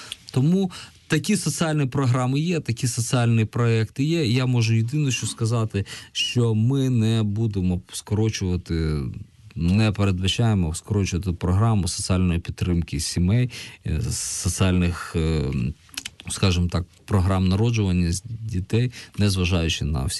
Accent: Kyiv, Ukraine; Киян. Район називається Євбас.

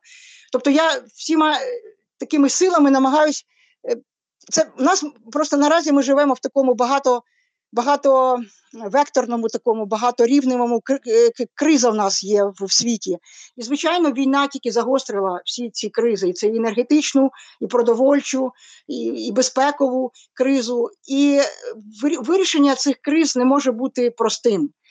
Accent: Kyiv, Ukraine; moved away as an adult; я народилася в Києві, це моє рідне місто

